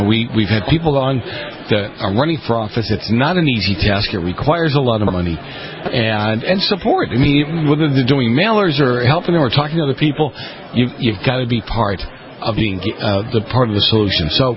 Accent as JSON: {"language": "English", "town": "Boston", "region": "Massachusetts", "country": "United States", "tie": "born or raised there", "said": "So I grew up in the north end of Boston, and, you know, the language between each of them was Italian"}